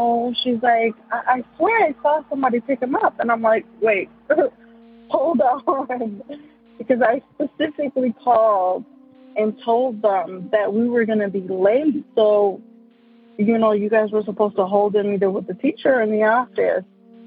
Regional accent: Chicago, Illinois, United States; I'm from Chicago, Illinois.

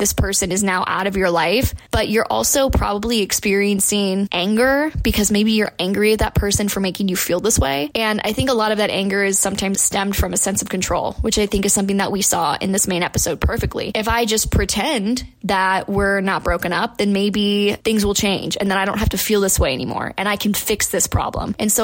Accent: the South, United States; And I'm from the South, like we're more like college football people, did not give a crap about the NFL.

